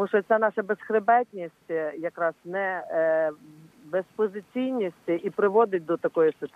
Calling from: Lviv, Lviv Oblast, Ukraine; Слава Ісусу Христу, зі Львова

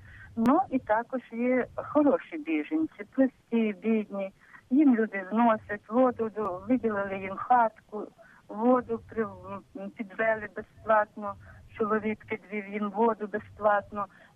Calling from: Horodok, Khmelnytskyi Oblast, Ukraine; городок Хмельницької області.

